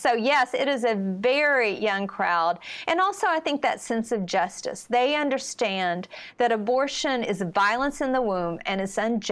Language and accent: English; Virginia, United States; Virginia is my home state.